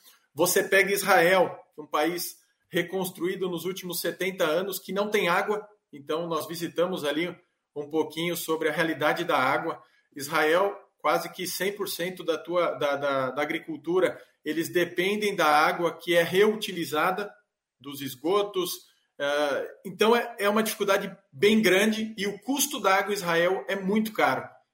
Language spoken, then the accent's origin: Portuguese; São Paulo, Brazil; moved away as an adult; nasci em São Paulo e até os meus 19 anos eu morei na cidade.